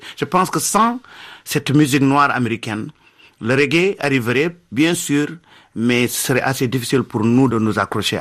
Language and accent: French; Senegal; on vient de l'Afrique, on est du Sénégal, on n'est pas loin du Burkina Faso et ça nous touche tous.